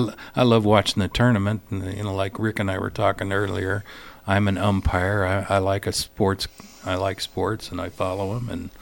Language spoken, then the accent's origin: English; Iowa, United States; Boy, you know, I'm from Iowa, mm-hmm. native of Iowa